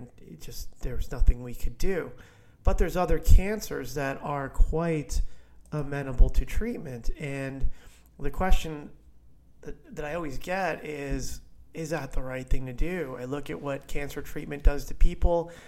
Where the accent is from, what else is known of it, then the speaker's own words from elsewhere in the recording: Clark, New Jersey, United States; I am from Clark, New Jersey, born and raised there, neighboring town.